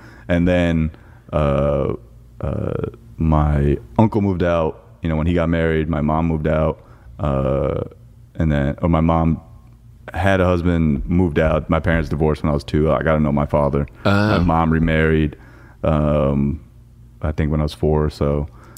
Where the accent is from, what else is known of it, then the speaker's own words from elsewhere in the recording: Parsippany, New Jersey, United States; Yeah, so I've been born and raised in Parsippany.